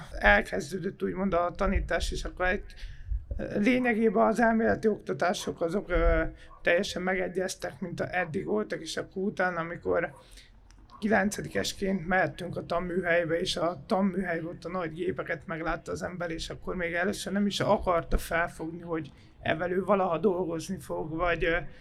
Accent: Sopron, Győr-Moson-Sopron, Hungary; born there; Sopronban születtem, soproni lakos is vagyok.

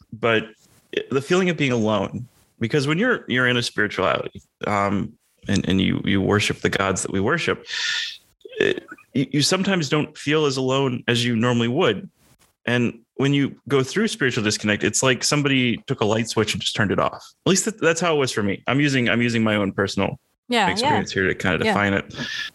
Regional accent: United States; which to me, being an American, is something very common in, I don't know if we call it Western religion or what

